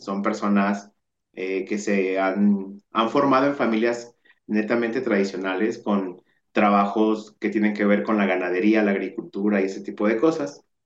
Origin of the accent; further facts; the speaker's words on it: San Antonio de Rivas, Jalisco, Mexico; also born or lived in Ciudad Guzmán; Yo nací en Ciudad Guzmán, Jalisco, que no es precisamente un pueblo. Parece un pueblote, vaya. Pero crecí en un pueblo muy pequeño que se llama San Antonio de Rivas, que es municipio de La Barca, Jalisco. Después, a los 17, me voy otra vez a Ciudad Guzmán a estudiar.